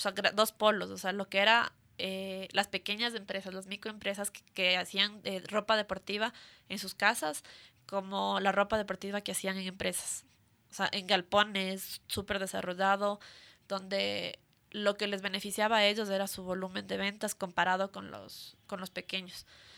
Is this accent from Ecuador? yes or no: yes; Ecuador; que es lo que nos falta a nosotros como ecuatorianos